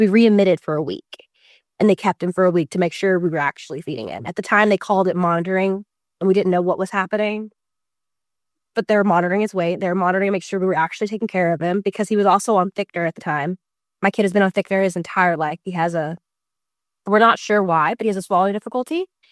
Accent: Tennessee, United States; because that's where I'm from. I'm from the South. So going to Vandy is what I know.

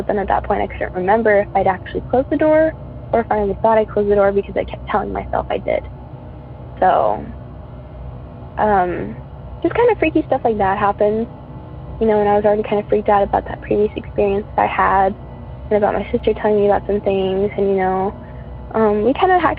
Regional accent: San Diego, California, United States; I don't know if I said my name before, but … from San Diego, California.

